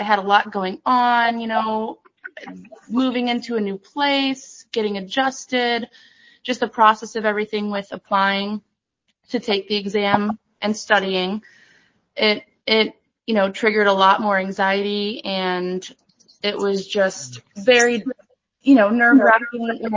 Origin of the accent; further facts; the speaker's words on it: Illinois, United States; moved away as an adult; So I'm initially from Illinois, and I moved here last year. Yes, I was licensed for about 7 years from Illinois.